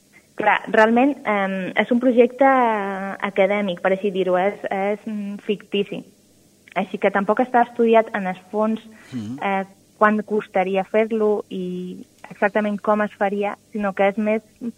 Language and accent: Catalan; Formentera, Balearic Islands, Spain; m'estimava molt per ser de Formentera i, tot i que jo estava estudiant a Barcelona, pues, tenia ganes de tornar a fer o treballar, no?, en la meva illa.